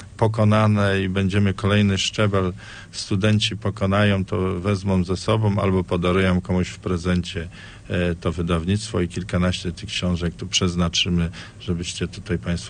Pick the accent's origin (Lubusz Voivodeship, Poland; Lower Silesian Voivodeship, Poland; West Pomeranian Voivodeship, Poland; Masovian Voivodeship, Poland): Lubusz Voivodeship, Poland; pochodzę z okolic Żagania